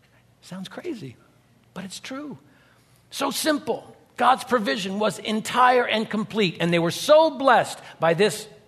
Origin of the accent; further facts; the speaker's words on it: England, United Kingdom; You know, I'm an English guy.